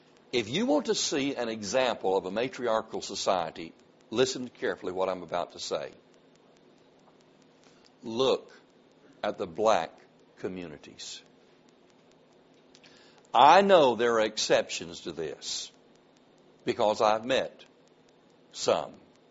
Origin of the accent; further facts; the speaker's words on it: the South, United States; And since I was raised in the South, I've been around blacks all my life.